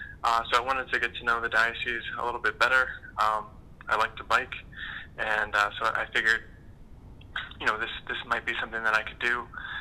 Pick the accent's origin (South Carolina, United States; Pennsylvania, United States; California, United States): Pennsylvania, United States; now in Philadelphia, United States; I'm actually not from the Philadelphia Archdiocese. I grew up south of Pittsburgh, and I found myself in Philadelphia